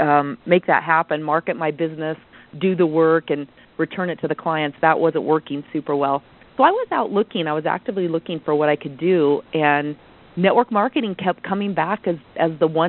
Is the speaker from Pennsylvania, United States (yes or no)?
no; Durango, Colorado, United States; moved away as an adult; I'm originally from Durango, Colorado. Raised there and had a great life there, but like many, wanted to get out of the small-town environment